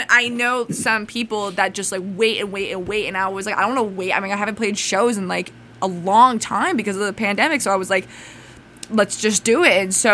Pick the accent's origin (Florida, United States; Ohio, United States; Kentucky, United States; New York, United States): New York, United States; New York City; And we're from New York City.